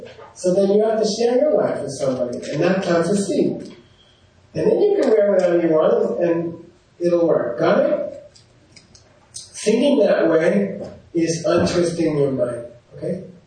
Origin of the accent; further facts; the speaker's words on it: Arizona, United States; I know I grew up, you know, where I grew up in Arizona, and my dad liked Chevys better than Fords.